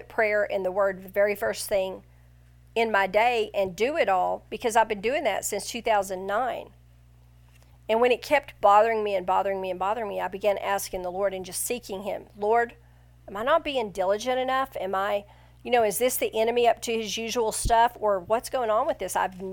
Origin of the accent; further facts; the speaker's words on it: Texas, United States; And where I'm from in North Texas, when we hear snow's coming, you stand at the window because snow stays for about 5 seconds.